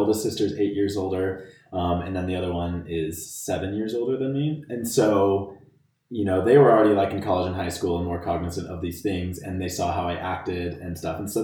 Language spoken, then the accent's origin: English; Bountiful, Utah, United States; So born and raised in Utah.